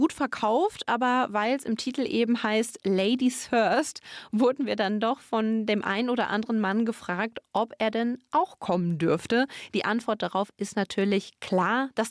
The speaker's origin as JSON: {"language": "German", "town": "Bergham", "region": "Bavaria", "country": "Germany", "said": "eine Theatergruppe in Bergham, meiner alten Heimat."}